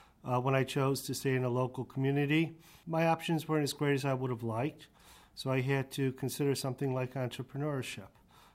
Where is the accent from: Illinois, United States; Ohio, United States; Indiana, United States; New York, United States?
New York, United States; Buffalo; I'm originally from Buffalo, a nice metropolitan